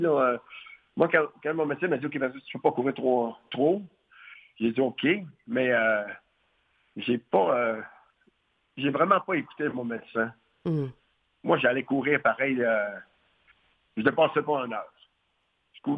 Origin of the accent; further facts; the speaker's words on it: Mashteuiatsh, Quebec, Canada; moved away; D'où ce que je viens de Mashtoyat. Puis, disons, ça fait assez longtemps. Je suis parti de là, ça fait longtemps, mais je viens de là. Mes racines sont toutes là encore.